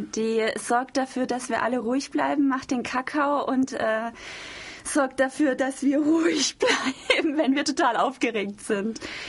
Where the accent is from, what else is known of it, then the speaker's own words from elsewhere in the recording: Stuttgart, Baden-Württemberg, Germany; Ich bin auf Künstlerszene aufgewachsen. Ich bin in Stuttgart aufgewachsen, in der Liststraße. Das ist so die Verlängerung der alten Weinsteige, wo die Zacke noch hoch und runter fährt. Und ja, das war ein richtig schönes Künstlerviertel.